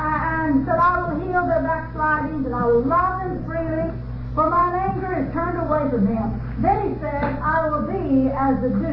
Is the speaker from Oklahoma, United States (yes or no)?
yes; Oklahoma, United States; When I was a girl growing up in Oklahoma in the cotton patch, I learned all about dew.